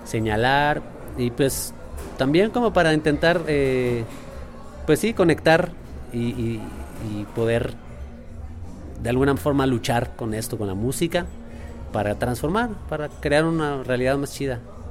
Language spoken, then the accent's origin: Spanish; Mexico; la música a mí me enseñó mucho de lo que pasaba en mi país. O sea, en mediados del 94, cuando fue el alzamiento del movimiento zapatista